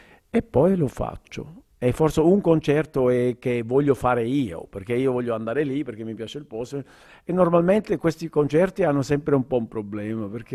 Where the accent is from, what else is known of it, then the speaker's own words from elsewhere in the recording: Switzerland; se io vengo dalla Svizzera e faccio un concerto, gli americani erano molto interessati